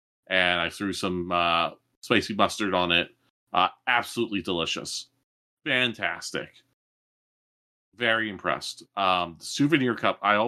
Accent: Pittsburgh, Pennsylvania, United States; born there; And this isn't just because I was born in Pittsburgh and lived in Pittsburgh for a little bit.

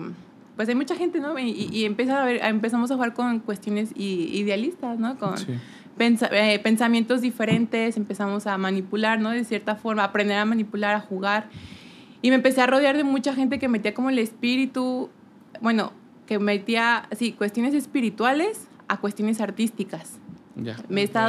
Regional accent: Mexico City, Mexico; yo crecí en Ciudad de México toda mi vida

